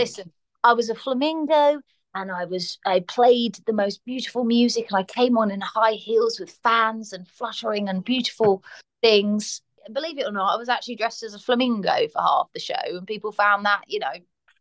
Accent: United Kingdom; And that's funny because I'm a British person.

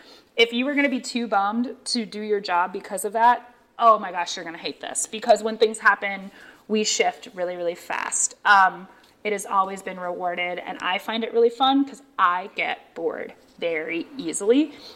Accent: Midwest, United States; moved away as an adult; now in New York, United States; I'm a Midwesterner that transitioned into an adult as a New Yorker. So I've got that mindset.

